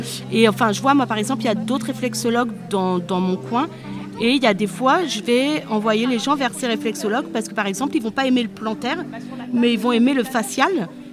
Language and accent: French; Gien, Centre-Val de Loire, France; Voilà, je suis de Gien.